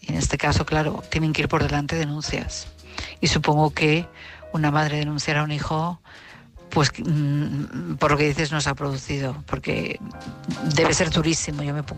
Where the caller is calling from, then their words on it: Madrid, Community of Madrid, Spain; de Madrid.